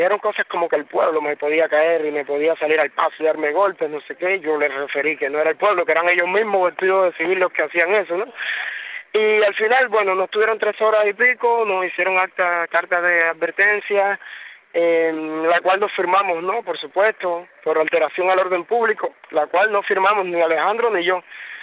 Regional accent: Baracoa, Guantánamo, Cuba; Nosotros somos del municipio de Baracoa, provincia de Guantánamo, ¿sabes?

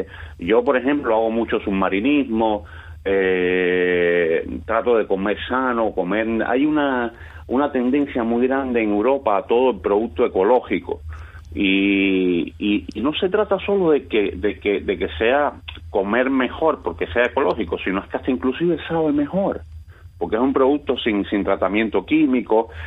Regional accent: Cuba; Pero yo soy un cocinero y soy cubano, ¿entiendes?

